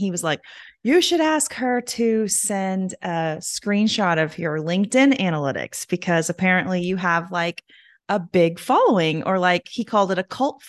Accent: Kentucky, United States; That's my home state.

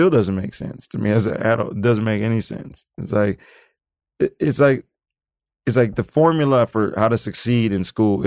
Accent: United States; We grew up in the North End, man. And, you know, like, I kicked it in the Central District

